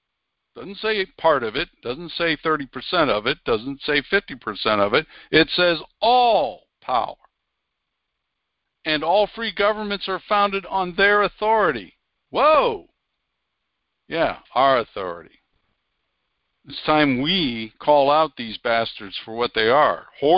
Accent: Pennsylvania, United States; because that's my home state, Pennsylvania's Constitution

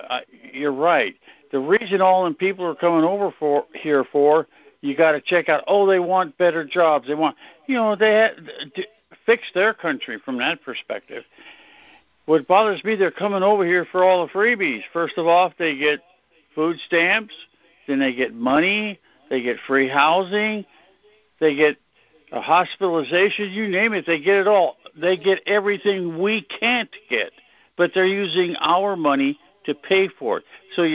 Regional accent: Washington, District of Columbia, United States; born there; So I had to walk right back to the hospital I was born in D.C. and wait and get it

